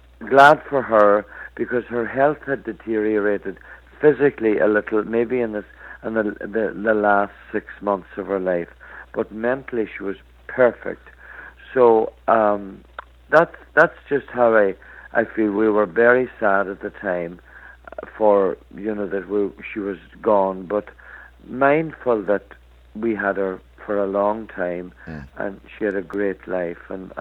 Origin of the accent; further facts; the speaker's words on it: Ireland; And, you know, being Irish, you generally get a smile when people realize you're Irish.